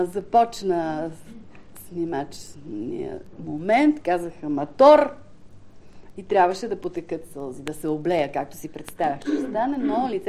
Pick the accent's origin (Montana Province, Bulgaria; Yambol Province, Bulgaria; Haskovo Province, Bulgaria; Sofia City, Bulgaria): Sofia City, Bulgaria; Sofia; born there; Родила съм се в София на 10 февруари. В събота.